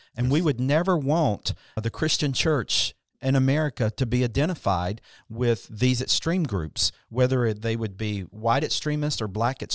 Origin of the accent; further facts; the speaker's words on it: North Carolina, United States; I grew up in North Carolina. In my lifetime, we have seen the segregation between blacks and whites.